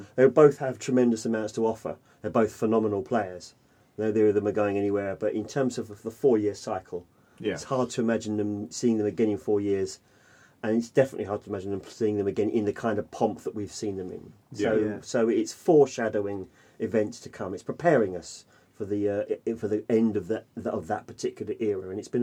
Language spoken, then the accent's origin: English; England, United Kingdom; I mean, as an Englishman.